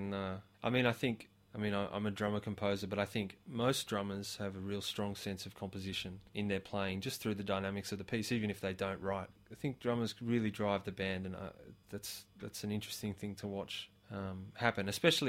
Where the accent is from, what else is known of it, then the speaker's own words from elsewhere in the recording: Castle Hill, New South Wales, Australia; I grew up in Castle Hill